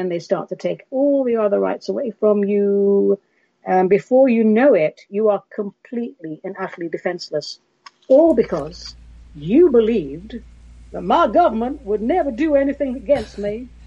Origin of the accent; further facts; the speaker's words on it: England, United Kingdom; I grew up in England